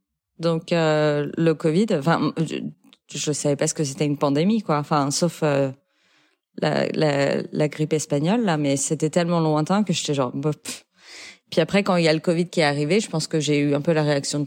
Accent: France; moved away as an adult; now in New York, United States; j'habite à New York depuis un peu plus d'1 an. Et j'ai grandi en France

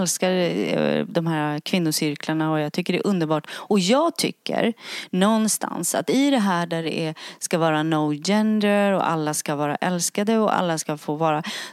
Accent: Ulvöja, Västernorrland County, Sweden; Och att vi ska få åka till Ulvöja där vi växte upp.

